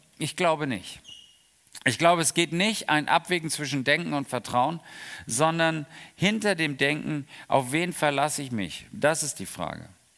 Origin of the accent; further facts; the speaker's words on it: Bad Ems, Rhineland-Palatinate, Germany; wir kommen aus Bad Ems, da waren die Römer, da ging der Limes durch.